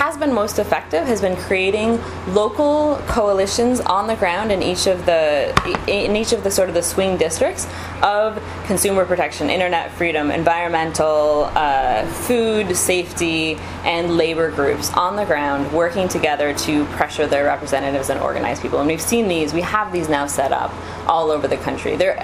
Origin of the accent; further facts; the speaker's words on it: Washington, United States; And so, you know, my home state, Washington, Boeing thinks that they'll see a boon.